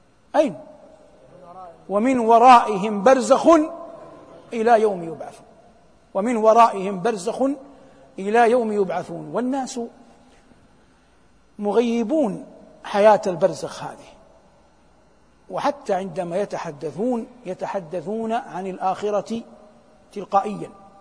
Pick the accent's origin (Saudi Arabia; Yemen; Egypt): Saudi Arabia; بلادنا المملكة العربية السعودية